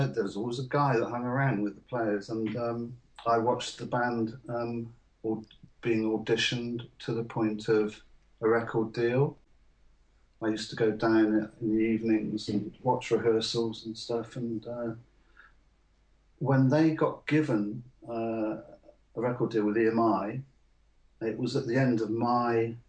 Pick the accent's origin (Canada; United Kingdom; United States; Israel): United Kingdom; Oxford, South East England; moving from my hometown in Oxford at the end of my final school year